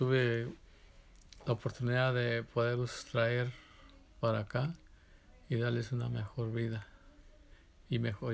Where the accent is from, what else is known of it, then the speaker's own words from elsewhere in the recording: Pátzcuaro, Michoacán, Mexico; born there; Nací en Pátzcuaro, Michoacán, el 8 de mayo del 58.